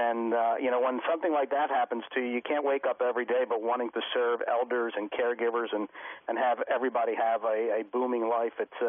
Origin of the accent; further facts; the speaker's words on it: Philadelphia, Pennsylvania, United States; I'm a guy from South Philly.